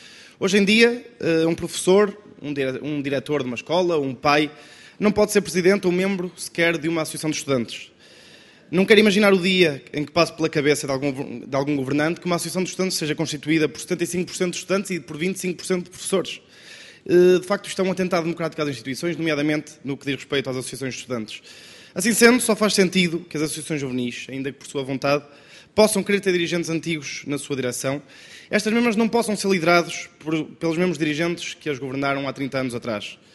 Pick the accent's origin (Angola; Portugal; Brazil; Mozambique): Portugal; Lamego, Viseu; eu sou de Lamego, sou do interior do país